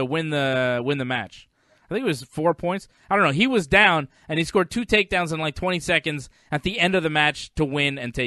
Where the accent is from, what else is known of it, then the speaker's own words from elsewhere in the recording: Canada; I'm Canadian, but I'm a combat sports guy over everything.